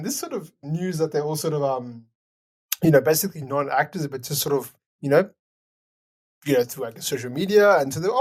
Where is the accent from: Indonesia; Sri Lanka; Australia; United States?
Australia; this is not an experience that we can make yeah. growing up in Australia.